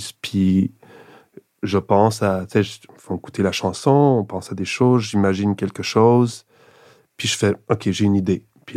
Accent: Switzerland; peut-être que c'est mon enfance en Suisse, puis d'avoir grandi autour des vaches

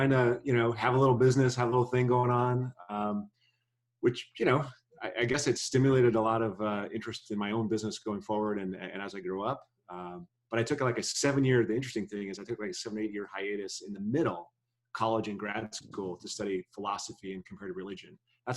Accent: Rapid City, South Dakota, United States; I was raised in Rapid City, South Dakota.

